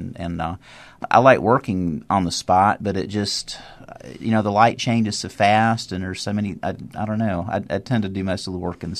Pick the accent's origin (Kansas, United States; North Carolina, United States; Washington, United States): North Carolina, United States; Charlotte; born there; also born or lived in Greenville; Yes, I was born in Charlotte. I went to East Carolina and Greenville for art school, and I lived there a long time, so I feel like I'm from Greenville really more than anywhere else.